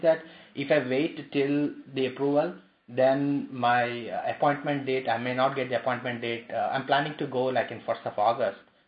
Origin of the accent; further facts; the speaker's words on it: India; English is a second language; moved away as an adult; now in United States; so I'm going back to my home country, which is India.